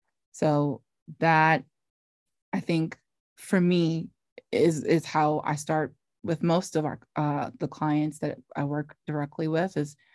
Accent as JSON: {"language": "English", "country": "Jamaica", "lives_now": "United States", "said": "now have the accent where you can't tell I'm Jamaican"}